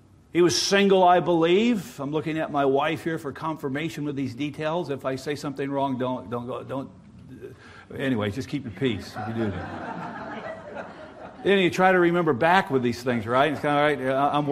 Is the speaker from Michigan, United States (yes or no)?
yes; Michigan, United States; You know, I'm from West Michigan. I was from West Michigan. A hurricane? What's a hurricane?